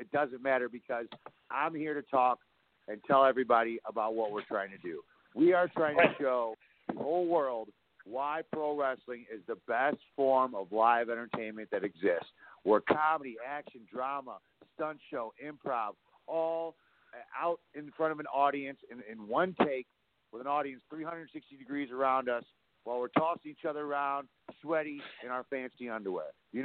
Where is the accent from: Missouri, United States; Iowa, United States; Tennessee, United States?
Missouri, United States; St. Louis; I'm originally from St. Louis, you know.